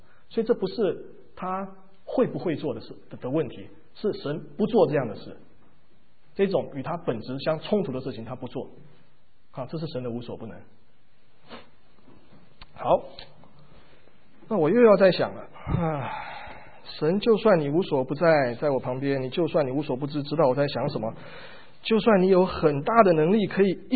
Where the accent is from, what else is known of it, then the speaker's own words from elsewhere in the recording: China; 我们中国人说江山易改，本性难移，怎么样都改不了